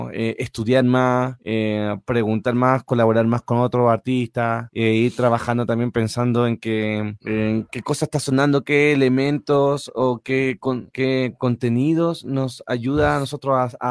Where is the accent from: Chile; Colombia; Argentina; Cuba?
Chile; Bueno, vengo desde Chile. Hace una semanita ya estoy acá.